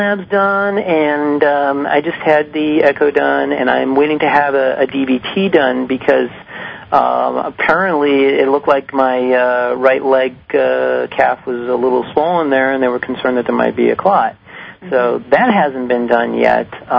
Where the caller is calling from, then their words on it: East Coast, United States; I'm calling from the East Coast, and first-time listener, first-time caller.